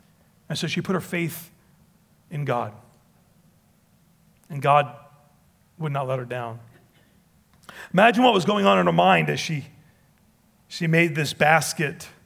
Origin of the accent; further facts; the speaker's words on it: United States; It's there that I recognize that my citizenship is first in heaven and secondly as an American.